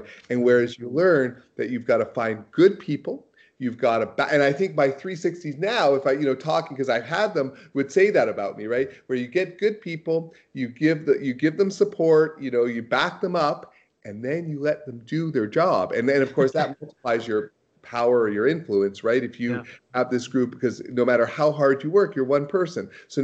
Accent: Toronto, Ontario, Canada; being a kind of a classic born and bred Torontonian, I was always kind of proud to when they assumed that I was from Montreal.

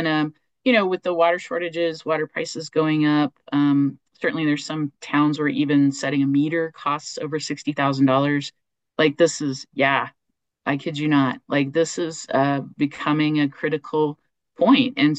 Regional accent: Oklahoma, United States; I know about Bermuda because I grew up in Oklahoma

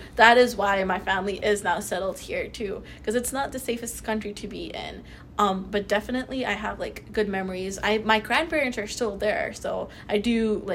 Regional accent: New York, United States; also born or lived in Pakistan; Yeah, as a young Pakistani girl. Between me and my siblings, my eldest sibling is born in New York. I'm born and raised in New York.

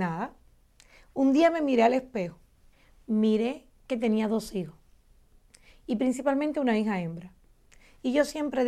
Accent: Cuba; En mi país hay un dicho, y los que son cubanos lo conocen, a mal tiempo, buena cara.

